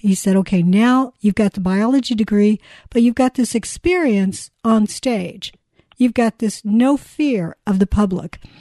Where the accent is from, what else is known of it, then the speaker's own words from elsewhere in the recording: Indiana, United States; So I went back home to my home state of Indiana.